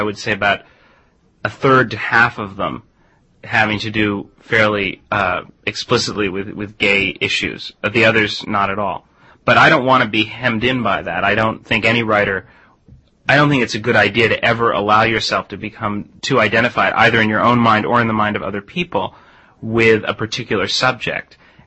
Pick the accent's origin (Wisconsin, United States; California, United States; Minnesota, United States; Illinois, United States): California, United States; Stanford; My father has taught for many years at Stanford Business School. And I grew up on the Stanford campus.